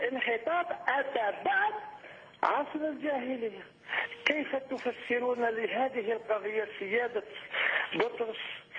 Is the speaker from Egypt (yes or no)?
no; Algeria; إن أنا جزائري من خلفية إسلامية